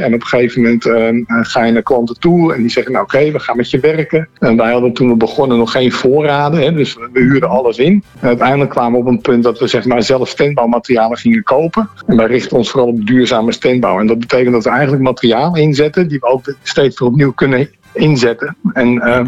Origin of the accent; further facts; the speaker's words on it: Heiloo, North Holland, Netherlands; En ik kwam uit Heiloo.